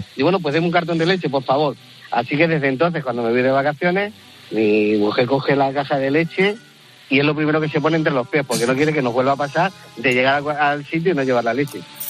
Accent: Toledo, Castilla-La Mancha, Spain; yo soy de Toledo

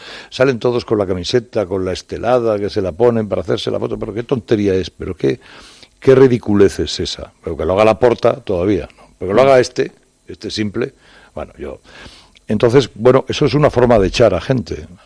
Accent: Barcelona, Catalonia, Spain; yo me crié en Barcelona.

